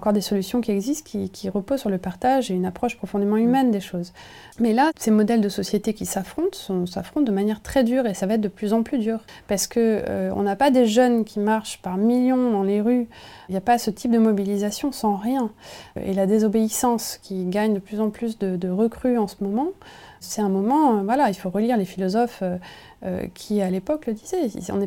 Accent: Nevers, Bourgogne-Franche-Comté, France; J'ai grandi en Bourgogne, à Nevers, un endroit où il y avait pas trop de maisons. Ça s'est construit. J'ai vu l'urbanisation.

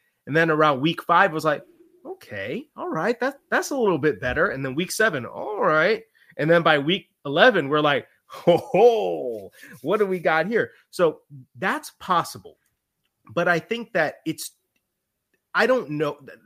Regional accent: Chicago, Illinois, United States; And look, this is a guy that I'm from Chicago. I'm a Bears fan.

